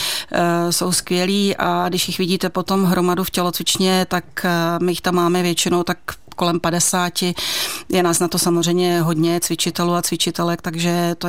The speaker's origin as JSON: {"language": "Czech", "town": "Pardubice", "region": "Pardubice Region", "country": "Czechia", "tie": "born or raised there", "said": "Je to tak, já jsem Pardubák, ano, tělem i duší."}